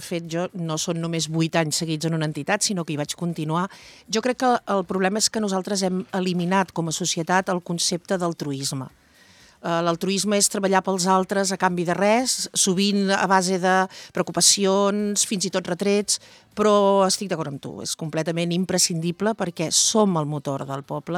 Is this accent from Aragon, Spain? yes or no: no; Figueres, Catalonia, Spain; also born or lived in Sant Gregori; now in Vilafant, Spain; jo sóc filla de Sant Gregori per casualitat i en realitat he viscut tota la meva vida, excepte els anys que porto aquí a Vilafant, a Figueres, i em varen escolaritzar al Sant Vicenç de Paül